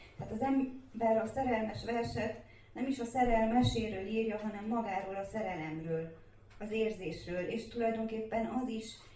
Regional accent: Cluj-Napoca, Cluj County, Romania; én a Monostoron nőttem fel a 70-es évek második felében

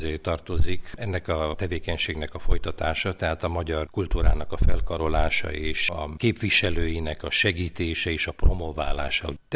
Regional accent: Brașov, Brașov County, Romania; Brassóban születtem, és azt hiszem, hogy a sikeres esetek közé tartozom, tekintettel arra, hogy már gyerekkoromban megismertem a multikulturalitást, a multietnicitást, egy olyan Brassóban, ahol mindenhol és mindenki magyarul, németül és románul beszélt.

